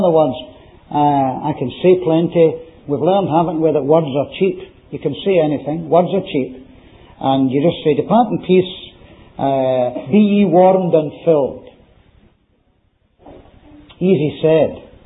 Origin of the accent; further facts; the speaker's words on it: Scotland, United Kingdom; Oh, well, I'm a Scotsman, so I say nothing at all about that.